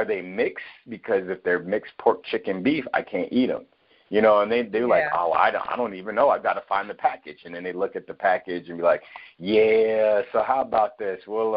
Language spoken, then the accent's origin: English; Chicago, Illinois, United States; So it's like you know, growing up on the South Side in this Israelite Afro, you know, pro Afro American community, and then at the same time going to the North Side for high school, you know, I got the best of both worlds.